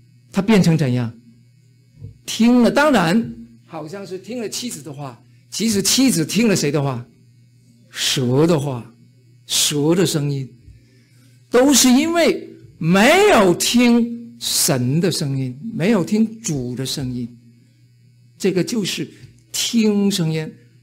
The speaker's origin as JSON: {"language": "Chinese", "region": "Guangdong", "country": "China", "accent": "Cantonese", "said": "国内的话是不是这样？我们广东话就是鱼仔云。国语有的吗？"}